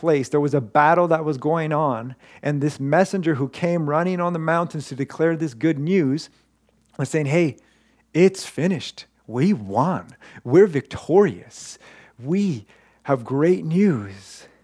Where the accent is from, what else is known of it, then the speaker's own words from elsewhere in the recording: Honduras; I was from Honduras.